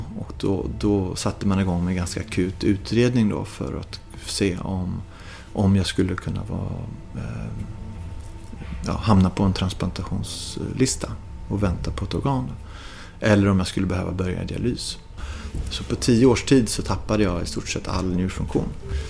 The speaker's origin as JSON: {"language": "Swedish", "country": "Sweden", "said": "Då när jag bodde hemma i Sverige då, på grund av min sjukdom, då var det lite svårt."}